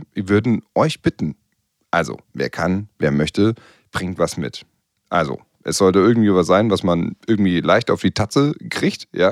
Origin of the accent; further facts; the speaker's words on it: Bavaria, Germany; Ja, also als Franke werde ich nochmal gucken